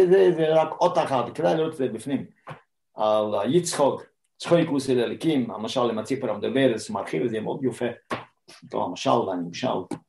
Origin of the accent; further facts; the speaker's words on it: Toronto, Ontario, Canada; אני זוכר, אני הייתי ילד, הגעתי לטורונטו, אני גדלתי בטורונטו.